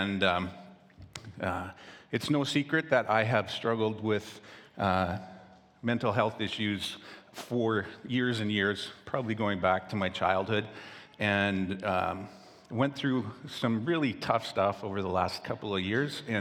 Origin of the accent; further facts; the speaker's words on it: Chilliwack, British Columbia, Canada; I grew up in Greendale, Chilliwack, farming community.